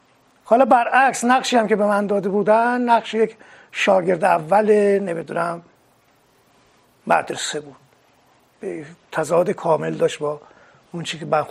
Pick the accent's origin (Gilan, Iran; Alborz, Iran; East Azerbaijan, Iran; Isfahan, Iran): East Azerbaijan, Iran; Mianeh; born there; تو مینا به دنیا اومدم سال 1328 در یه خانواده فرهنگی تقریبا، چون پدر من جز اولین فرهنگی های مینا بوده